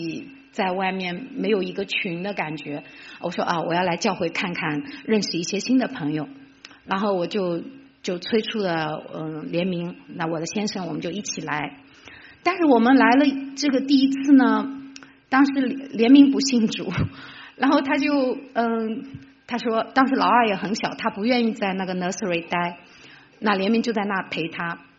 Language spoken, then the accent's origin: Chinese; China; 因为我们是在中国长大的无神论